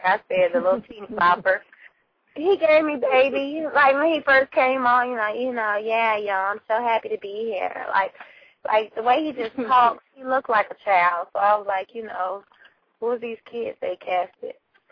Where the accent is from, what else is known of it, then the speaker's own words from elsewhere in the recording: Atlanta, Georgia, United States; I'm from Atlanta, so we get rappers all the time, Lord Jesus.